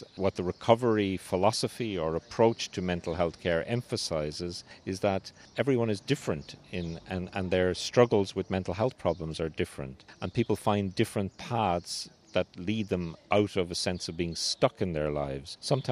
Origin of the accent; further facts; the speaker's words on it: Ireland; I come from Ireland, and when I was growing up, Ireland was a very Catholic country.